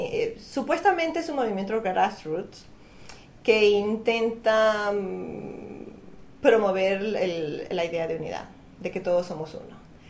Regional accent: Venezuela; moved away as an adult; now in Spain; Cogí a mis hijos, los metí en una maletita como pude y salí de Venezuela.

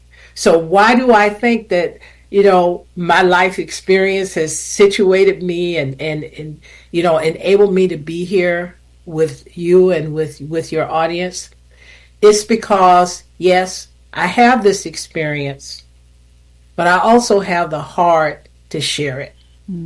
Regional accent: South Carolina, United States; Yes, I grew up in South Carolina. It's a small town, 5,000 people nestled in the foothills of the beautiful Blue Ridge Mountains.

